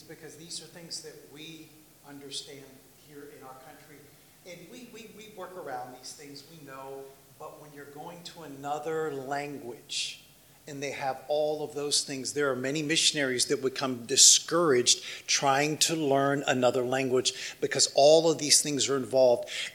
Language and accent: English; Washington, District of Columbia, United States; also born or lived in Oklahoma; In Oklahoma, when I went to Bible college, and again, I'm from Washington, D.C. Now I speak like this